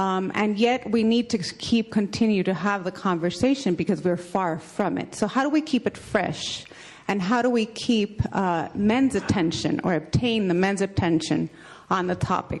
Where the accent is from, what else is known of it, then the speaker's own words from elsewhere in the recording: El Salvador; I'm from El Salvador